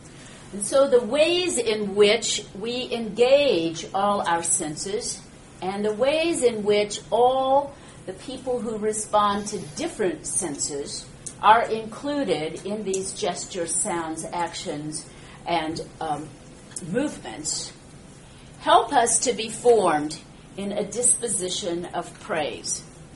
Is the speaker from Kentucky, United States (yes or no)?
no; Illinois, United States; In this location, and my childhood memory growing up in Illinois, you smell the wet coats.